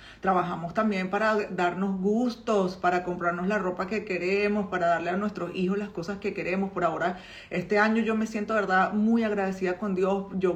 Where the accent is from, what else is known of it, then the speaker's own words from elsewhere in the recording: Petare, Miranda, Venezuela; born there; yo nací en Petare, que es una comunidad en Caracas, de las más pobres de Caracas